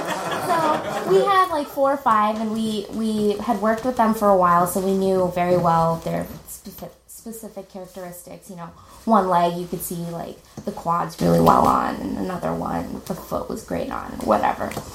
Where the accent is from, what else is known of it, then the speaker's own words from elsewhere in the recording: India; I am Indian, and this means that my parents taught me two things.